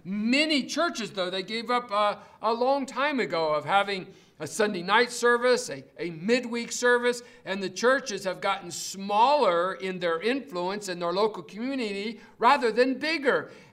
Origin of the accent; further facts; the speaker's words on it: Fairmont, West Virginia, United States; now in Tucson, United States; Now, when I was growing up in West Virginia, Fellowship Baptist Church in Fairmont, West Virginia, they had what they called soul winning visitation.